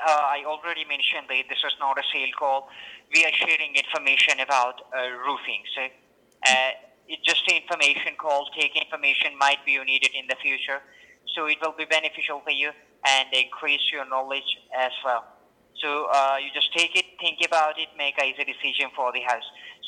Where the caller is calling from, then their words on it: Washington, United States; Sir, I'm calling you from Washington, the state of Washington.